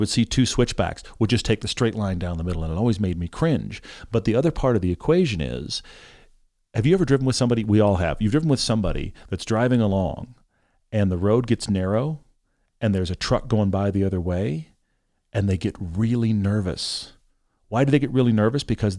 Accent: Texas, United States; I mean, I grew up in Texas.

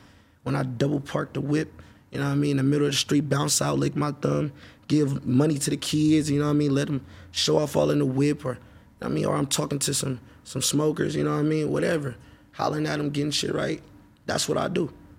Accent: Oakland, California, United States; I'm from Oakland.

